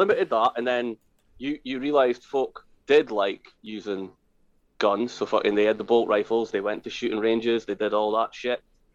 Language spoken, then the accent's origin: English; Maastricht, Limburg, Netherlands; So you knew I grew up in Maastricht. It wasn't the best area.